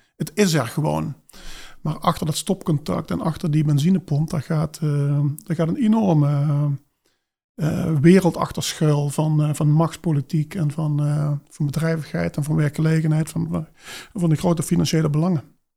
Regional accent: Limburg, Netherlands; Ik was afgestudeerd bij een softwarebedrijf in Venlo. Dus wel even terug naar de provincie waar ik vandaan kwam.

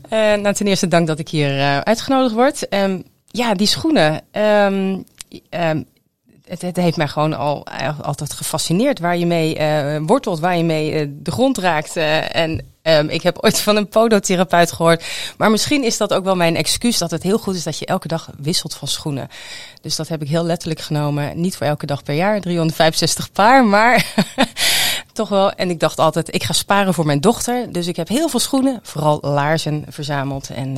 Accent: Zeeland, Netherlands; ik ben een beetje bleu als Zeeuwse.

